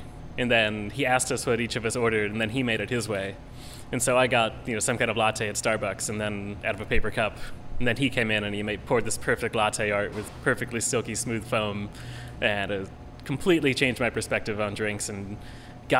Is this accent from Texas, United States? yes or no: yes; Spring, Texas, United States; I grew up in Spring, Texas, which is straight up I-45 north of Houston. So it used to be a pretty small suburb.